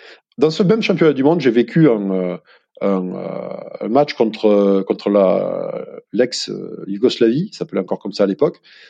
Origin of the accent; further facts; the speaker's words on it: Provence-Alpes-Côte d'Azur, France; now in Paris, France; viscéralement, je suis un Provençal, moi, viscéralement